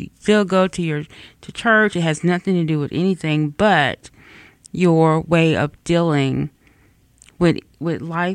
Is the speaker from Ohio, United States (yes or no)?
no; Mississippi, United States; now in Alabama, United States; I'm from Mississippi and I live in Alabama